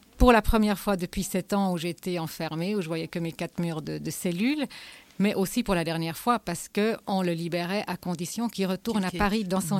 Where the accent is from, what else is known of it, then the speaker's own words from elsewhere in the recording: Switzerland; also born or lived in South Africa; Je suis née en Afrique du Sud. Bon, à l'époque, je ne suis pas restée très longtemps parce que ma mère est rentrée en Suisse. J'ai fait une grande partie de mes études en Suisse